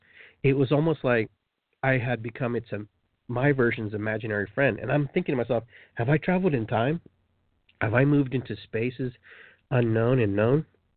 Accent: Peru; we grew up in Peru and we were near the beach

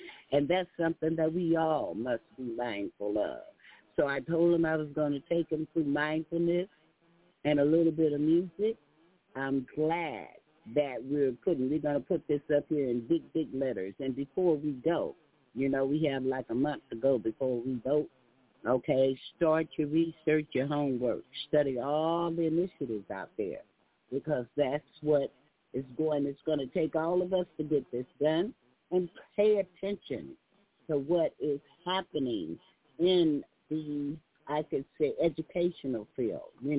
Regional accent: Texas, United States; But as coming out the South and being a Texan, oh, yeah, we believe in that, okay?

